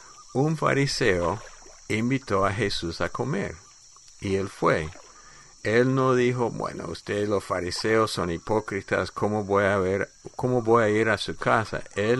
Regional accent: United States; En mi país, Estados Unidos

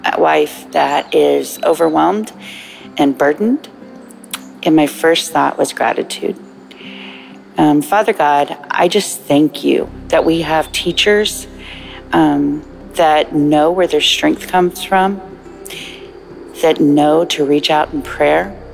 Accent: Kentucky, United States; Good morning. … from Kentucky

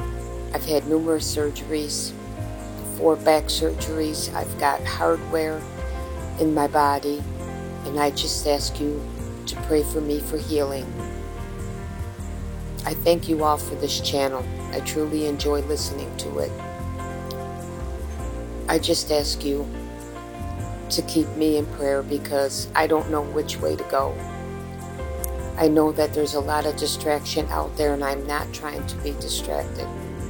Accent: Buffalo, New York, United States; I am from Buffalo, New York.

